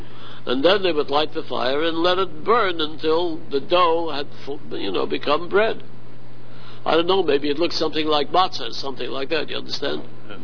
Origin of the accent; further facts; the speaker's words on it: Harlem, New York, United States; born there; No, in Harlem. In Harlem. I was born in Harlem, sure.